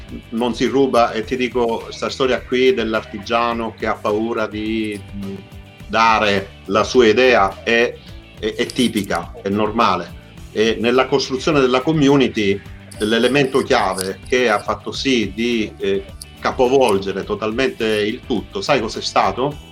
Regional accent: Rome, Lazio, Italy; sono di Roma, faccio l'insegnista

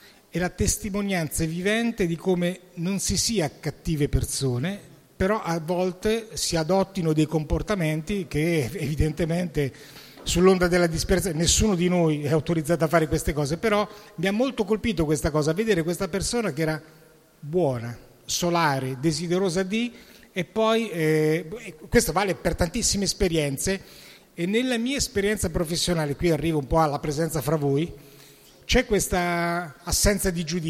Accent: Lecco, Lombardy, Italy; born there; I miei sono siciliani, ma sono nato a Lecco, perché nella transumanza come lavorativa, papà era ingegnere in ferrovia, mamma insegnante, a Lecco, e poi però da 50 anni ormai sto ad Ancona

